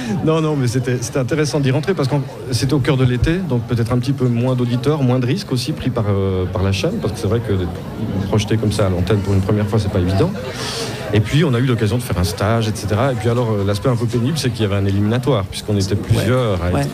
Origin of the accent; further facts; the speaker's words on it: Jura, Switzerland; Moi, je venais des Franches-Montagnes et puis dans les Franches-Montagnes, on a un R qui est un peu râpeux, vous savez. Puis on a des O qui sont très ouverts